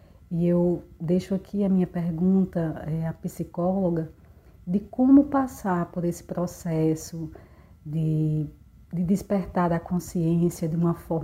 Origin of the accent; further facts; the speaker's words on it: Mossoró, Rio Grande do Norte, Brazil; sou de Mossoró, no Rio Grande do Norte, e tenho 40 anos.